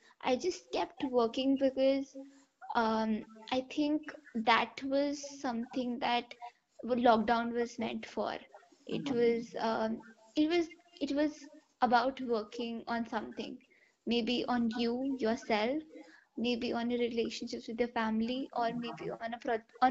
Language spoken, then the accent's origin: English; Jaipur, Rajasthan, India; also born or lived in Mumbai; transition, because the life in Bombay is very different from the life we have in Jaipur